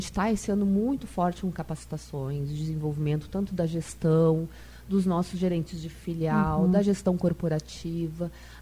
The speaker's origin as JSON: {"language": "Portuguese", "town": "Santa Cruz do Sul", "region": "Rio Grande do Sul", "country": "Brazil", "said": "Bom, eu sou de Santa Cruz do Sul"}